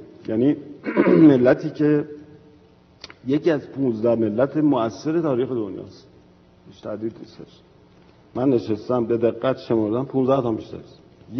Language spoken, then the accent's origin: Persian; Iran; ما خودمون رو به عنوان کشور ایرانی تعریف نمی‌کنیم، ما ایران هستیم.